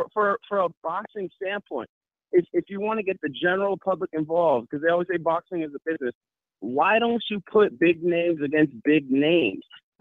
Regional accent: San Francisco, California, United States; I'm from San Francisco, California.

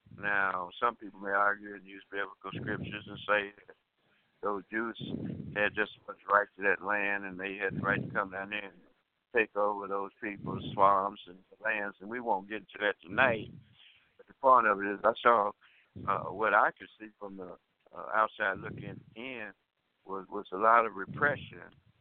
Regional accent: Alabama, United States; I was encouraged to become a politician in my home state of Alabama

